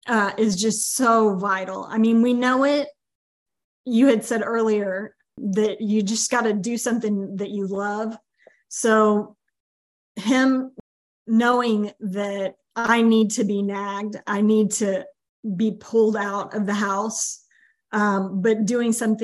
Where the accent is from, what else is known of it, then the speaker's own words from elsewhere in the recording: Texas, United States; I'm from Texas. We wear flip-flops 365.